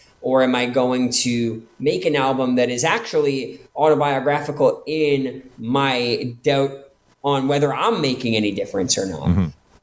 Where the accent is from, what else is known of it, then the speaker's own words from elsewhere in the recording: Canada; so many of my attitudes towards the world stem from growing up in Canada.